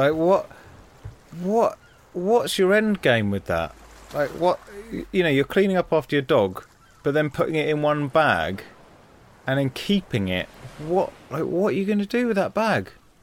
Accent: West Midlands, United Kingdom; the so-called Brummie accents in it are borderline offensive. I can say that because I'm from the West Midlands.

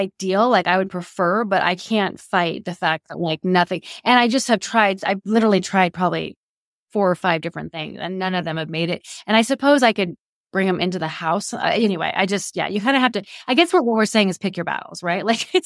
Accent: Oregon, United States; But we live in a mountain climate. Like, and I came from Oregon where, like, everything lasted.

